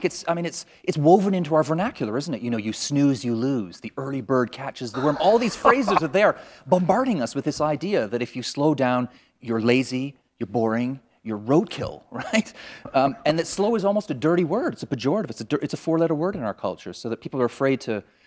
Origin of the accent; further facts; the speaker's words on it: Canada; Well, I grew up in Canada, and my childhood was kind of the 70s and the 80s.